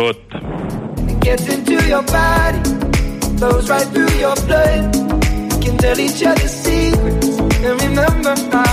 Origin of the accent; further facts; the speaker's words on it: Balaguer, Catalonia, Spain; podria citar gent del meu poble, que soc de Balagueu